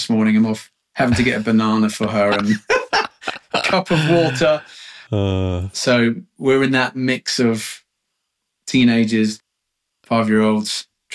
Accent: Watford, East of England, United Kingdom; we come from Watford, it's a little bit more, well, let's just say, you know, less highbrow.

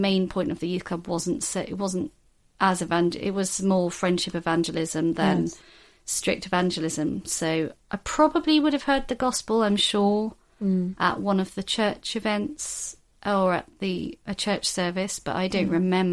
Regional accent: London, United Kingdom; also born or lived in Kent / Norwich; So we grew up in London. Actually, we grew up all over the South, really. We moved around a bit. So we spent some time in Kent, spent some time in Norfolk, in Norwich.

